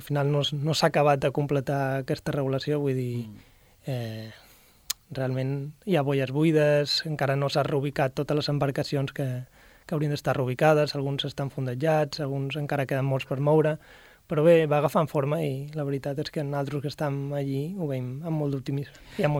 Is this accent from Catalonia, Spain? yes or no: no; Formentera, Balearic Islands, Spain; jo com a formenterer crec que és